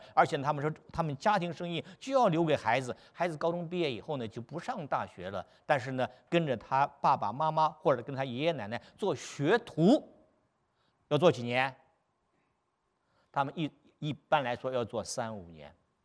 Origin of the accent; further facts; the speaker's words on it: China